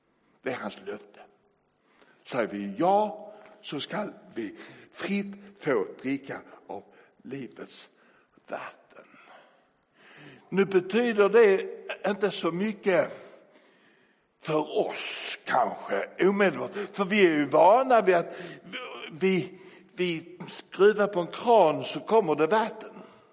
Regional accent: Skåne, Sweden; mina hemtrakter i södra Sverige, i Skåne

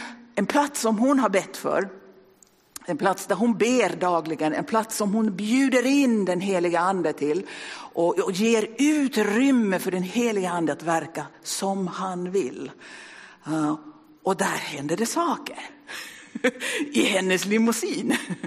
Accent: Sweden; now in Vasa, Finland; det är sant att jag har bott i Vasa i ett år, men jag har bott i Finland sedan 2006, så jag kommer från Sverige egentligen. Och jag har jobbat här i Vasa i 3 år nu, tror jag.

